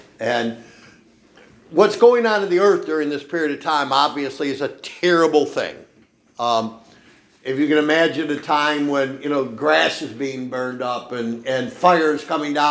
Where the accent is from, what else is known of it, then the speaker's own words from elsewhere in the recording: New York, United States; And I grew up in New York.